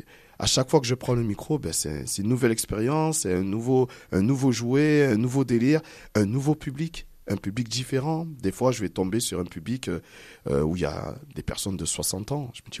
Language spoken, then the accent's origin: French; Marseille, Provence-Alpes-Côte d'Azur, France; Pourtant, je suis Marseillais, hein. Je suis né à Marseille, mais...